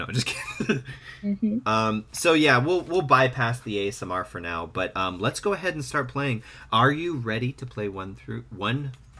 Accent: New York, United States; Yeah, I'm from New York.

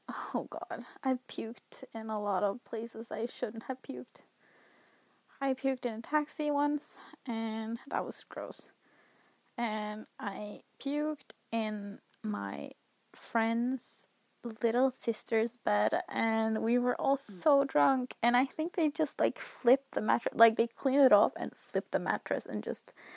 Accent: Northern Norway, Norway; English is a second language; I think that I don't have it myself, because I'm from the north, so my dialect makes my accent a little different.

